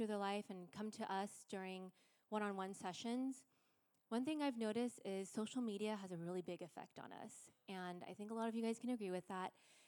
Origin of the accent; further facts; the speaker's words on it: Seattle, Washington, United States; I'm from Seattle area, so as I was cycling